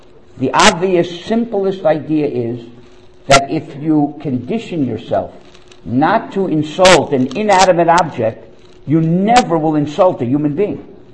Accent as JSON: {"language": "English", "town": "Miami", "region": "Florida", "country": "United States", "tie": "born or raised there", "said": "I grew up in Miami. I went to the Hebrew Academy of Greater Miami"}